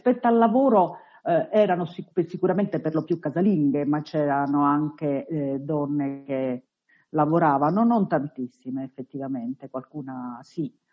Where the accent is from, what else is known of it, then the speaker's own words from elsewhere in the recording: Tripoli, Tripoli District, Libya; now in Rome, Italy; essere di una cultura altra, cioè sono di Tripoli e non sono di Roma, sono ebrea e non sono tutto il resto, rispetto agli ebrei romani sono tripolina e non ero romana, poi in realtà mi sono mescolata molto.